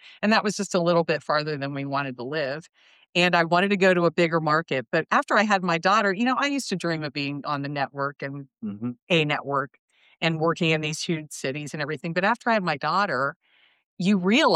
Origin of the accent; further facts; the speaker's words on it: Sidney, Ohio, United States; also born or lived in Columbus; because I was born in Columbus and I had a lot of family there, but I grew up in Sydney, Ohio, and came down here for Reds games.